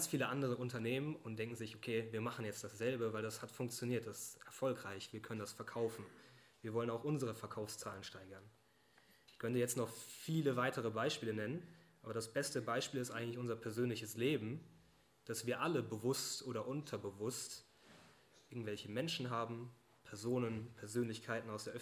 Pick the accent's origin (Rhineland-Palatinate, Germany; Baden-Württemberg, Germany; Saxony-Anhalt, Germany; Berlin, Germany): Rhineland-Palatinate, Germany; Worms; Ich komme ursprünglich aus Rheinland-Pfalz. Bin in Worms geboren, wenn das vielleicht etwas sagt.